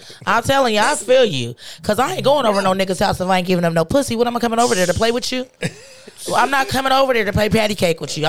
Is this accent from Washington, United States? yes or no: yes; Seattle, Washington, United States; I'm from the Central District. It's not near the Central District.